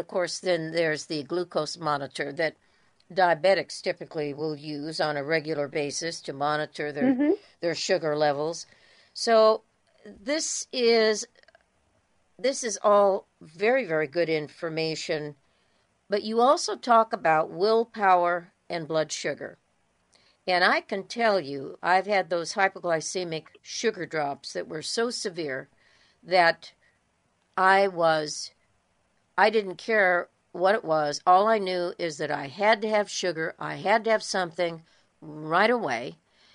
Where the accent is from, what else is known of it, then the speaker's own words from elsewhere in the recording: California, United States; I'm from Southern California, and he asked me a question.